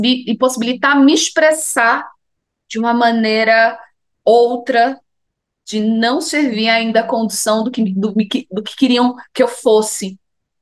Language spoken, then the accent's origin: Portuguese; Paulo Afonso, Bahia, Brazil; Eu sou nordestina, eu sou baiana de Paulo Afonso.